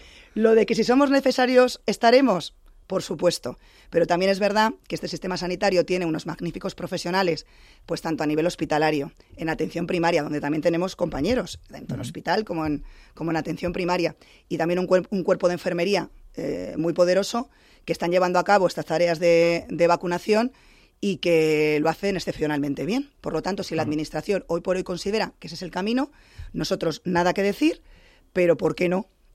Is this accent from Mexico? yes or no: no; Castile and León, Spain; déjame nombrar una de Castilla y León, de mi tierra